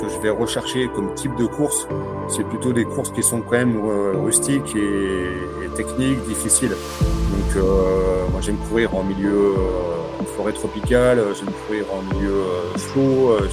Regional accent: Bourgogne-Franche-Comté, France; Je suis originaire de Saône-et-Loire, entre Chalon-sur-Saône et Mâcon.

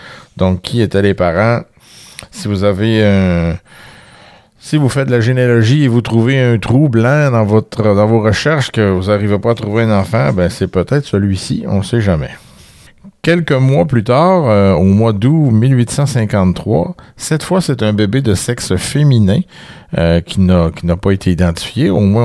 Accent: Trois-Rivières, Quebec, Canada; c'est un cas qui semble avoir fait brasser pas mal de choses dans la région de Trois-Rivières. Donc, ma région natale.

